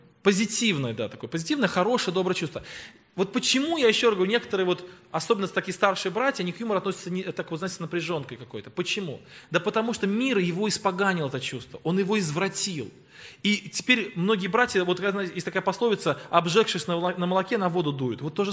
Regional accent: Tolyatti, Samara Oblast, Russia; born there; Это родной город моей семьи. Я сам родился в Тольятти, вся моя семья родилась в Нижнем Новгороде.

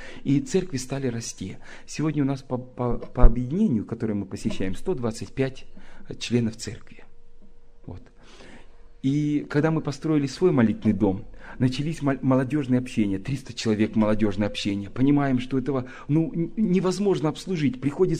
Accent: Kansk, Krasnoyarsk Krai, Russia; Я из Канска.

